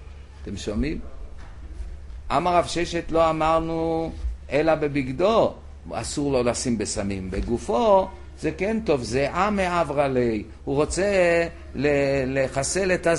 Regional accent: Jerusalem, Jerusalem District, Israel; היה לנו גנן בילדותי כאן בירושלים

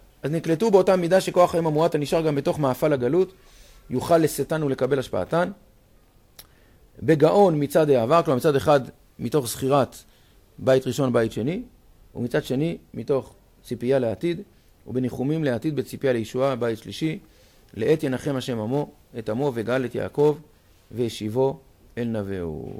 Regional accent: Holon, Tel Aviv District, Israel; אני גדלתי בחולון, גוש דן, מערב הארץ

